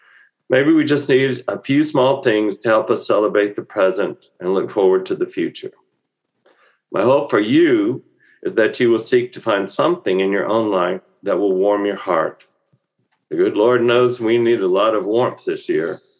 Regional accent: Mississippi, United States; also born or lived in Alabama; But I grew up in Mississippi and Alabama.

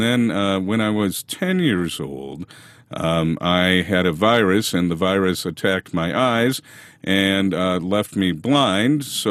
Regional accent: Woodbury, Minnesota, United States; also born or lived in St. Paul; I was born in St. Paul, Minnesota, and grew up in a suburb of St. Paul called Woodbury, where my parents still live.

